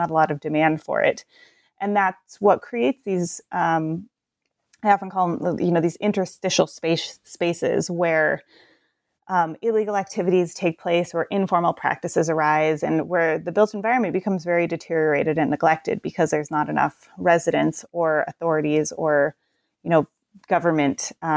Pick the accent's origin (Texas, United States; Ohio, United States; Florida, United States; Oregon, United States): Oregon, United States; Portland; since I'm from the Portland area, it was always on my mind about how these cities are very different.